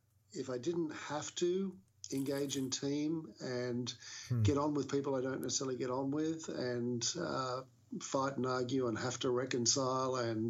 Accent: Australia; I think, yeah, the outsider perspective, I think, is what I bring as an Australian coming into different contexts.

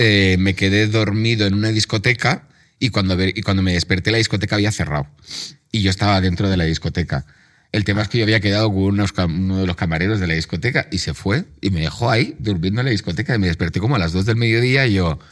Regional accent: Balearic Islands, Spain; tú y yo somos muy mallorquinas, muy ariscas

